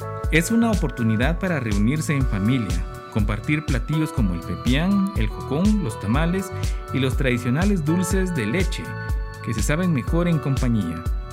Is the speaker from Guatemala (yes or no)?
yes; Guatemala; esas tradiciones que nos identifican como guatemaltecos